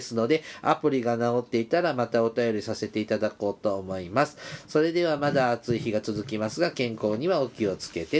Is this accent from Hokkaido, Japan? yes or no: no; Kumamoto, Japan; moved away as an adult; also born or lived in Nagasaki / Fukuoka; now in Tokyo, Japan; 私は熊本県南部の出身でして、今は東京に住んでいます。7年前まで熊本、長崎、福岡と九州の中をうろうろしておりましたが、結婚を機に東京で暮らすようになりました。